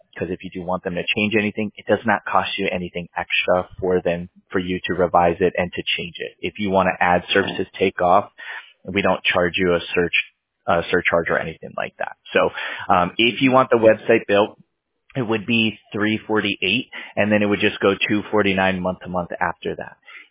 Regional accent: California, United States; So we're based out of California. I'm from California, born and raised.

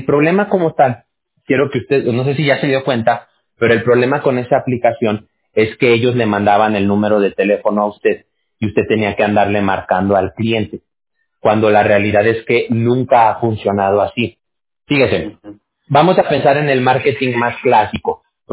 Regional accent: Mexico; ahí en México, de donde yo soy

